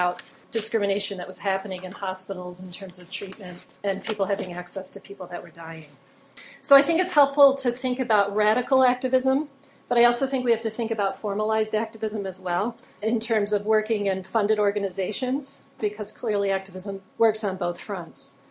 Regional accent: Ithaca, New York, United States; I come from Ithaca, which is a pretty progressive place, and we have a very large localized food movement.

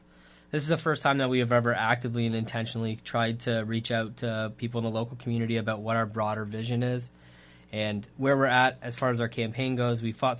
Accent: Port Maitland, Ontario, Canada; I grew up in Port Maitland, Ontario, which is a small village outside of Dunnville, Ontario. And it is right where Lake Erie meets the Grand River.

